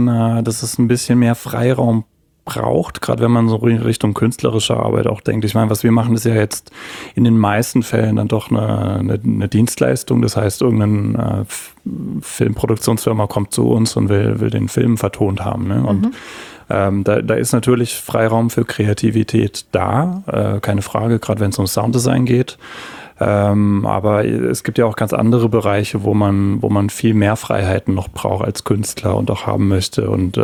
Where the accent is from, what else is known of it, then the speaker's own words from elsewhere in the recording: Heidelberg, Baden-Württemberg, Germany; Ich bin in Heidelberg geboren, aufgewachsen und habe hier auch angefangen zu studieren.